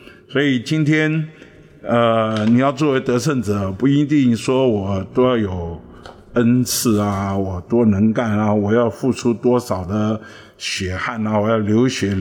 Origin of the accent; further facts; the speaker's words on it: Beitou, Taipei, Taiwan; 我们从小我们在北投长大，那北投嘛也没什么好的，以前早年叫风化区，后来啊感谢主变成风景区啊。